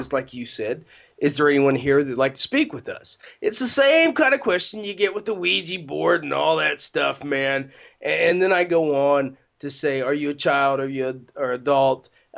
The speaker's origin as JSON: {"language": "English", "country": "United States", "said": "because I am Irish, I'm Irish-American, and I'm American first, guys, but my ancestors came over from Ireland, and we just had St. Paddy's Day."}